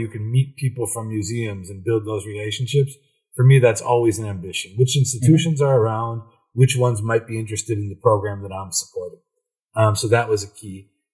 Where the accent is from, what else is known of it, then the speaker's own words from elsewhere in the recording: Midwest, United States; I'm from the Midwest.